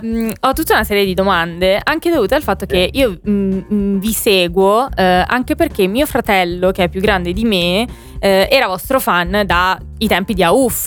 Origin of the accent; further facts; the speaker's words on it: Chieti, Abruzzo, Italy; anch'io sono dell'Abruzzo.